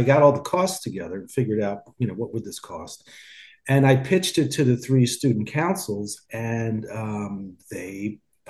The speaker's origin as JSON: {"language": "English", "town": "Philadelphia", "region": "Pennsylvania", "country": "United States", "said": "So I am in Philadelphia. I live in Philly, and I'm from the Philadelphia area."}